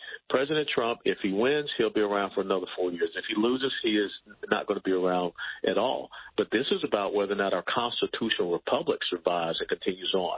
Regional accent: Atlanta, Georgia, United States; I grew up in Atlanta, and outside Atlanta is a thing called Stone Mountain.

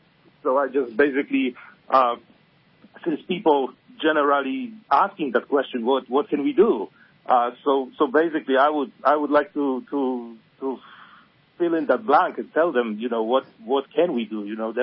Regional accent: Poland; English is a second language; moved away as an adult; now in United States; Well, I come from Poland. I was born and raised there, but for the last two decades, I have lived in Southwest Florida until recently.

